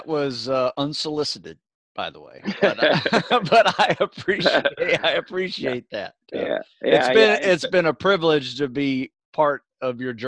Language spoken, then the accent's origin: English; Florida, United States; That sounds like me growing up in North Florida, you know, water skiing in lakes with nothing but alligators